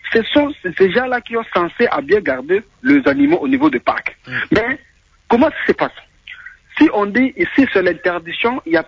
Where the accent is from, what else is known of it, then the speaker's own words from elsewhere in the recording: Mbandaka, Équateur, DR Congo; chez nous, en Mbandaka, comme vous le savez très bien, nous avons un parc, mais c'est abandonné, délaissé par le gouvernement congolais.